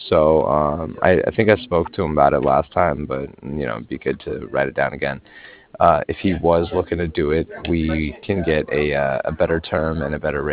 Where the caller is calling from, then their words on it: Cardiff, Wales, United Kingdom; as in mother at the end. And I was calling from Cardiff, Cardiff, like Frank.